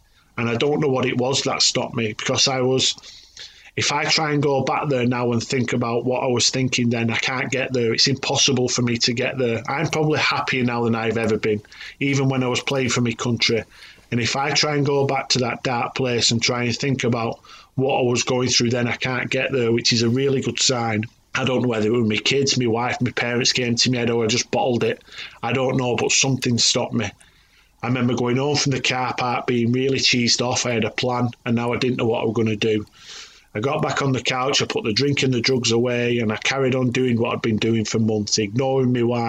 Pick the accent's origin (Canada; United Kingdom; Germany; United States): United Kingdom; Oldham, North West England; that suits me down to the ground because I'm from Oldham and I'm tight and talking doesn't cost anything.